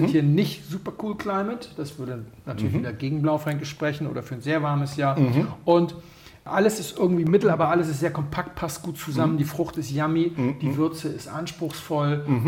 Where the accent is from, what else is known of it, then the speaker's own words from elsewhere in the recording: Hamburg, Germany; und ich bin ja als Hamburger nicht unbedingt so früh eingestiegen in den Wein.